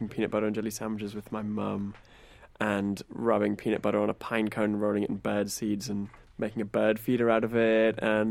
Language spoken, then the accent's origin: English; Boston, Massachusetts, United States; I grew up just outside of Boston.